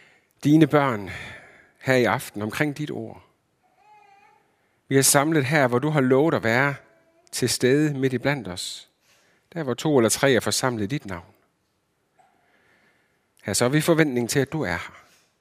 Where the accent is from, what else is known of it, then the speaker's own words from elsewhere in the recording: Region of Southern Denmark, Denmark; now in Herning, Denmark; Så bor jeg i Herning, og så er jeg egentlig sønderjyde. Jeg er opvokset i Sønderjylland.